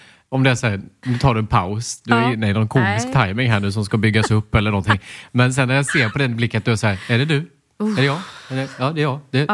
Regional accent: Småland, Sweden; accent: Småland dialect; Alltså småländskan är inte en funktionell dialekt.

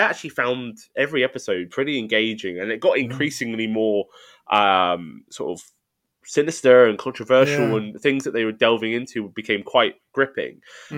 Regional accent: United Kingdom; I think as a British audience, I think we'll get more out of this than you would say out of Best Christmas Ever.

